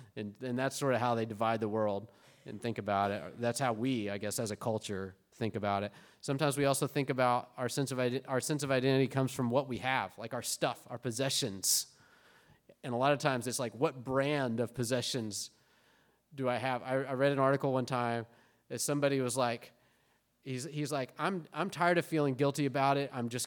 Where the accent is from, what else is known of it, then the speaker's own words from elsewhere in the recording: Arkansas, United States; family went to Arkansas a couple weeks ago, and I grew up there. And to be honest with you, when I was growing up in Arkansas, I thought it was normal.